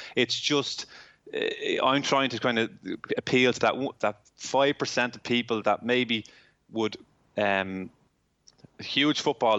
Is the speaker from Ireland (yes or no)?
yes; Ireland; You know, as Irish people, we're trying to survive this crisis together.